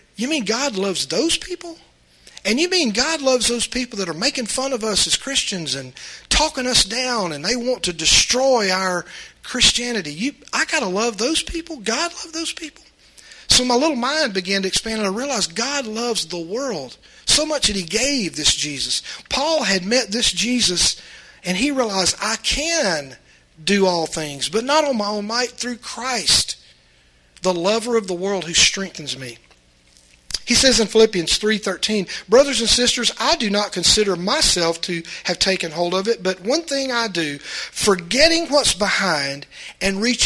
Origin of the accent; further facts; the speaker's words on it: Mississippi, United States; I come from South Mississippi and, you know, I've called myself redneck many years.